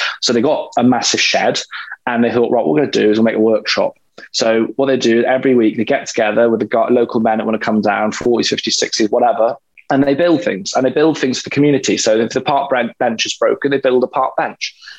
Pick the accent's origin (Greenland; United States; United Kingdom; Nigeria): United Kingdom; Wales; growing up in Wales, I mean, the rugby ball is put in our hands.